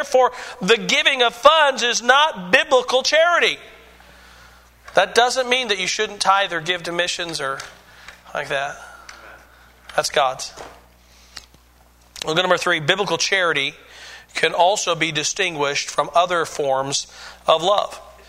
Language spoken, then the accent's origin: English; United States; It's my choice. I'm an American, amen?